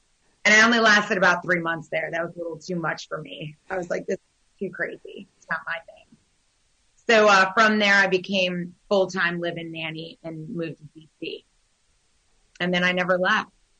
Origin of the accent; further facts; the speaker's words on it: Chicago, Illinois, United States; I'm from Chicago.